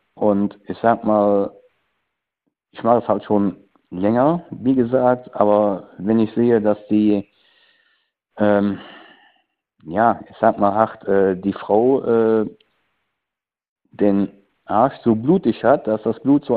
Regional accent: North Rhine-Westphalia, Germany; Naja, ich komme aus der Kölner Ecke.

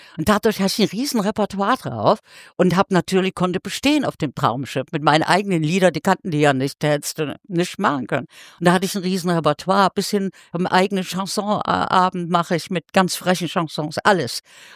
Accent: Zwickau, Saxony, Germany; ich habe eine Sendung produziert in meiner Heimatstadt Zwickel

